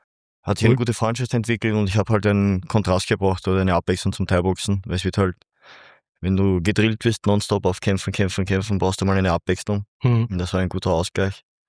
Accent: Vienna, Austria; ursprünglich stamme ich aus Ungarn. Meine Großeltern sind hergeflüchtet und wir haben im 20. Bezirk gewohnt. Dann sind meine Eltern in den 5. gezogen und ja, und dort bin ich halt aufgewachsen.

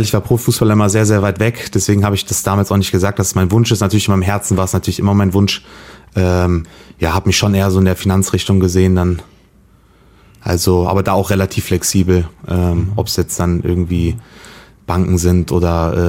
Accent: Königswinter, North Rhine-Westphalia, Germany; kann trotzdem sagen, dass Königswinter für mich immer noch meine Heimat ist

